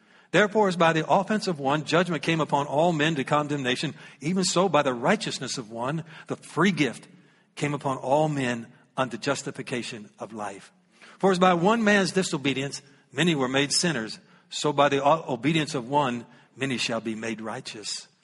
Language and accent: English; Ohio, United States; I'm from Ohio.